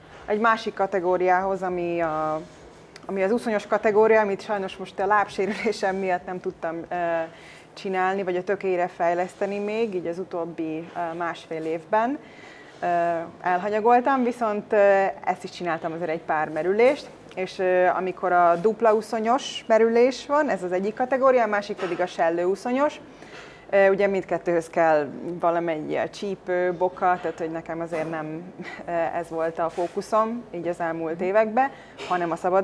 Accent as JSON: {"language": "Hungarian", "country": "Hungary", "tie": "born or raised there", "moved": "as an adult", "said": "Ugye természetesen Magyarországon születtem, magyarok a szüleim, magyar az egész családom. Itt szocializálódtam, és igazából én 24 évesen kezdtem el nagyon utazni, és 25 évesen volt az, amikor már azt mondtam, hogy én külföldön élek."}